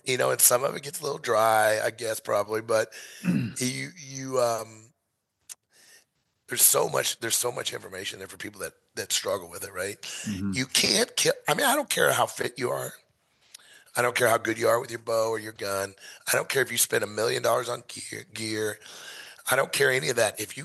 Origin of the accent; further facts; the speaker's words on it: Missouri, United States; I was from Missouri, dude.